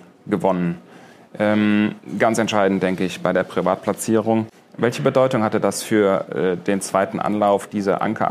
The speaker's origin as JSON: {"language": "German", "region": "Rhineland", "country": "Germany", "said": "ich komme aus dem Rheinland, da gibt es das Kölsche Grundgesetz"}